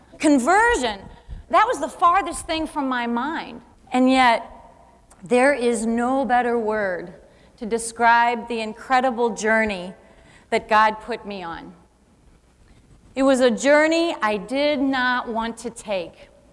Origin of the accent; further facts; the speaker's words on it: St. Louis, Missouri, United States; I am from St. Louis here, and I am a local housewife, stay-at-home mom here in St. Louis.